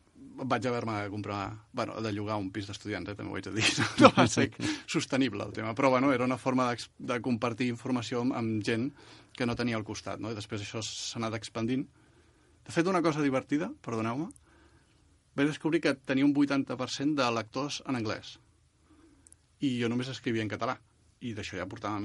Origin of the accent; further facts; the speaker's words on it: Torrelavit, Catalonia, Spain; Clar, jo sóc de Torrelavit, no? D'aquí el Penedès, no?